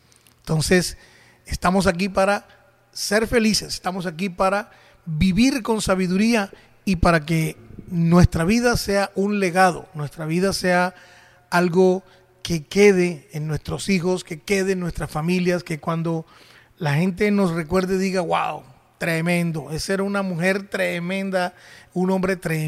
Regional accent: Colombia; por cuestiones de elecciones en mi país, aquí en Colombia

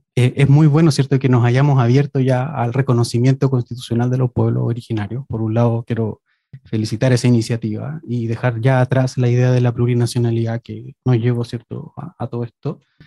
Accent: north, Chile; yo crecí en el norte, ¿cierto? Tú decías, yo nací en Iquique, viví muchos años en Arica

